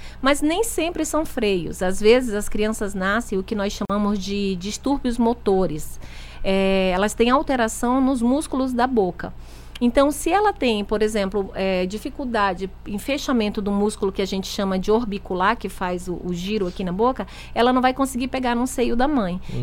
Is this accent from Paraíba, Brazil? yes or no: no; Guajará-Mirim, Rondônia, Brazil; De Guajará-Mirim, na fronteira com a Bolívia, acredita?